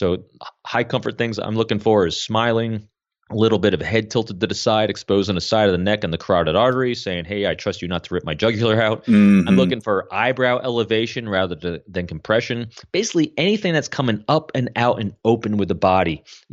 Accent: New York, United States; I come from the Northeast. I was born in Manhattan. I grew up north of the city. You know, I'm an extrovert from New York City

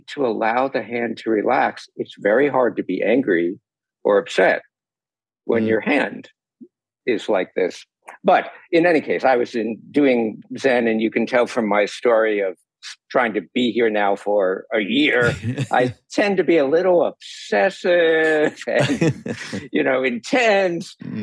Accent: New York, United States; now in California, United States; And I grew up in New York. I'm a skeptic.

